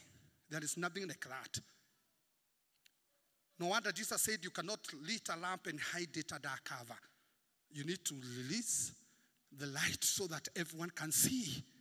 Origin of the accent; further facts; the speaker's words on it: Limuru, Kiambu County, Kenya; I grew up in Limuru just here, and I stayed in a plot where there was this lady I really admired.